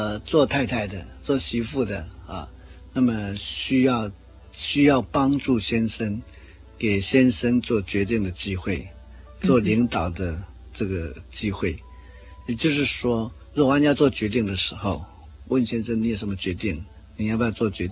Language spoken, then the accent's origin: Chinese; Taiwan